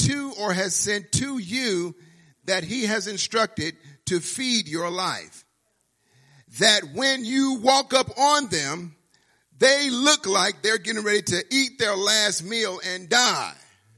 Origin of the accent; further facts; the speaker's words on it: Chicago, Illinois, United States; It was just that we were born and raised in Chicago. Our whole lives were in Chicago.